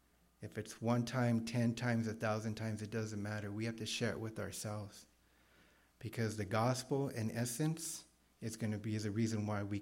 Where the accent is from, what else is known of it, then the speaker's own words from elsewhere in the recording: Grants, New Mexico, United States; And I grew up in Grants. It's a small town about 60 miles south or west of Albuquerque. I grew up on a ranch, grew up on a small place.